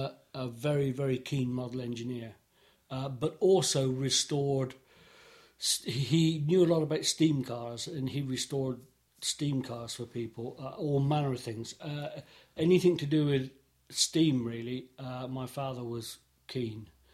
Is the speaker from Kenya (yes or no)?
no; Chippenham, South West England, United Kingdom; born there; I was born in Chippenham on the 11th of January 1954.